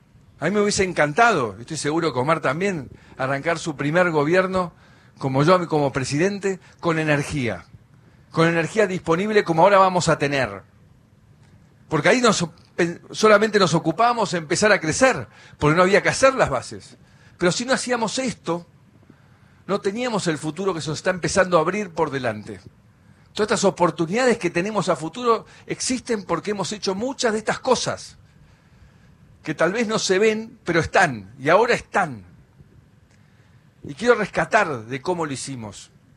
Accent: Argentina; Me siento muy orgulloso como presidente y como argentino

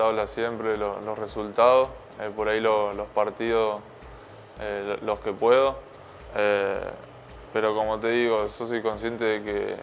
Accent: Plotier, Neuquén, Argentina; Vengo de Plotier, que también muy tranquilo.

